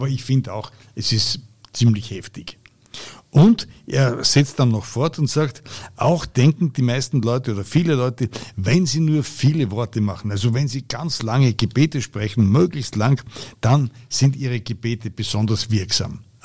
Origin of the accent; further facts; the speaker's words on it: Austria; Aber bei uns in Österreich fallen die Muslime mehr auf.